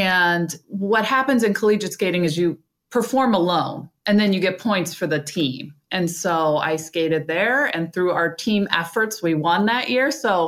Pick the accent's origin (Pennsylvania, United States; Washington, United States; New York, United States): Pennsylvania, United States; Pittsburgh; I'm from Pittsburgh. Don't hold that against me, but I do love the Penguins.